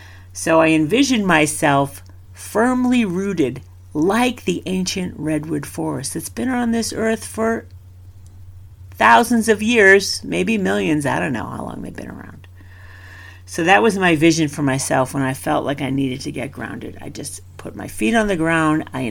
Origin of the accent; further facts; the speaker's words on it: New England, United States; So, yeah, I live in Colorado now, and I grew up in New England, so grounding wasn't necessarily part of our vocabulary in New England whatsoever